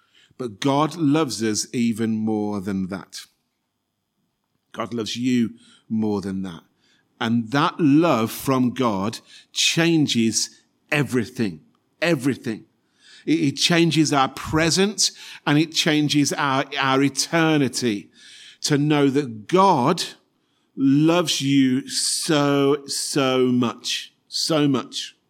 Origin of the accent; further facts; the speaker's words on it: Kettering, East Midlands, United Kingdom; also born or lived in Salford; I was born in Salford, Greater Manchester. We moved when I was about two down to Kettering in Northampton where we lived.